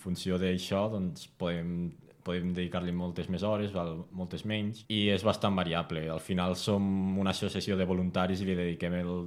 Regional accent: La Seu d'Urgell, Catalonia, Spain; Jo, per exemple, sóc de la Seu d'Urgell, sóc d'un poble de muntanya

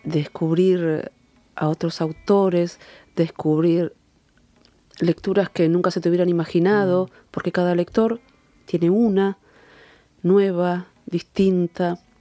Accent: Argentina; unos incendios horribles, gigantescos, en el delta del Paraná, en mi país.

